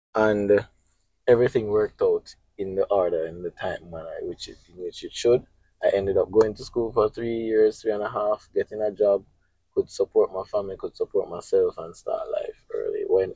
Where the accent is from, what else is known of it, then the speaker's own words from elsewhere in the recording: Kingston, Kingston Parish, Jamaica; I'm from Kingston, Jamaica.